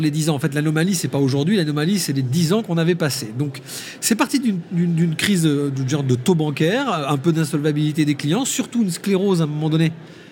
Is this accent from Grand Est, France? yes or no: no; Bordeaux, Nouvelle-Aquitaine, France; je suis bordelais